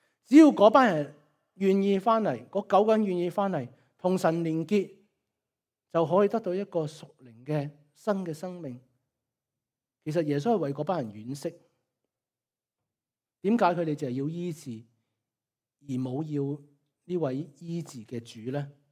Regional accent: China; 即是我们中国人有句说话啦，知恩莫忘报，是吧？

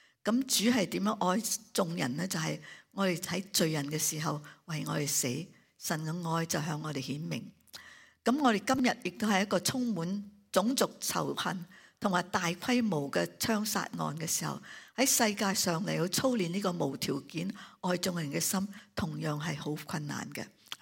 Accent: China; 这些我们中国人 很正的

